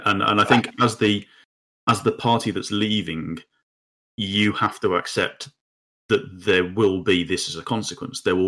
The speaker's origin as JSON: {"language": "English", "country": "United Kingdom", "said": "we as the British people, or as the UK"}